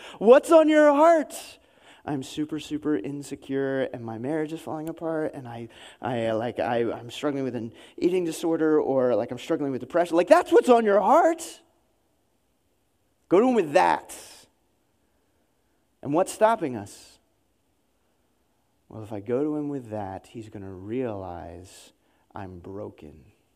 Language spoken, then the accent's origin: English; the North, United States; and I grew up in the North, and the North was much better about this